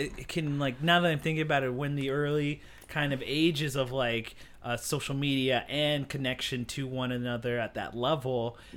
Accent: Philadelphia, Pennsylvania, United States; I went from growing up in Philly to moving out here, but I didn't get Phoenix. I got I got the rural reservation.

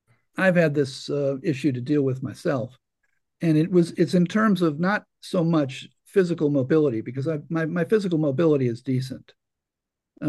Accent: Ireland; for me, it was when I realized that identifying myself as an Irishman was to identify with myself with somebody who liked to go to pubs and get into fights.

